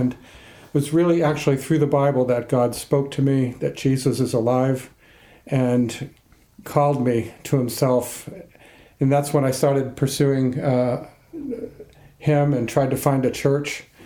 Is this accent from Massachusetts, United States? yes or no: yes; Massachusetts, United States; I grew up in the Boston area, more in the suburbs than the city.